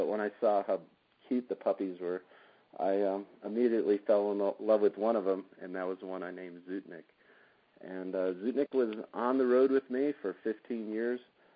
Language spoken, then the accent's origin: English; Midwest, United States; And growing up in the Midwest, it's like we get to ski, but we don't get kind of overdone on it